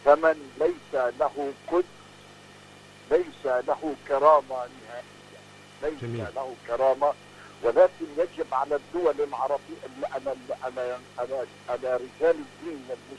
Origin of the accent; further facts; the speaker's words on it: Palestine; لذلك نحن كفلسطينيين لسنا متفردين إلى العمل بهذا الكلام. نحن الفلسطينيين نتشبث بأرضنا على قدر الإمكان.